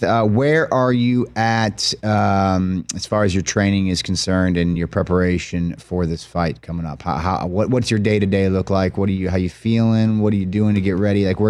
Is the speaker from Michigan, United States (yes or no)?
no; Davenport, Iowa, United States; I'm from Iowa, Davenport, Iowa, right down I-80.